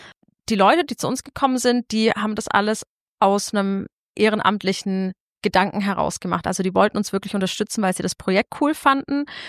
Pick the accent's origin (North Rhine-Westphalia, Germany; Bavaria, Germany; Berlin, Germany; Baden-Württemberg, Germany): Baden-Württemberg, Germany; Heimsheim; Ich bin im Enzkreis aufgewachsen, in Heimsheim